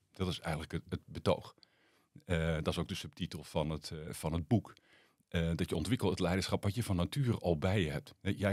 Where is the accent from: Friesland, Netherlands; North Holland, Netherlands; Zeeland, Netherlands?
North Holland, Netherlands; Den Helder; also born or lived in Rotterdam; 58, 58 jaar. Ik ben in Rotterdam geboren, maar ik kom eigenlijk uit Den Helder. Daar heb ik mijn hele jeugd doorgebracht. Mijn vader zat bij de marine.